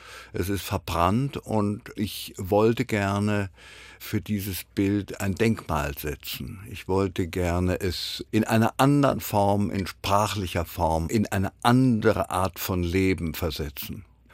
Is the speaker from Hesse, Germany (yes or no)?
yes; Frankfurt, Hesse, Germany; ich komme aus Frankfurt